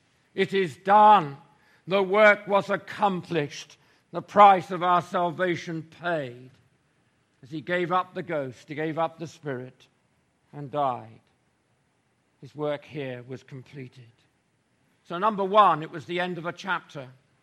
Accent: Bournemouth, South West England, United Kingdom; at Lansdowne Baptist, where I was brought up in Bournemouth on the south coast of England

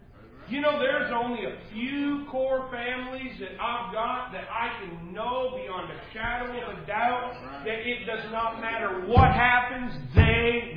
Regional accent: Canada; And I'm Canadian, and I'm thinking, awesome.

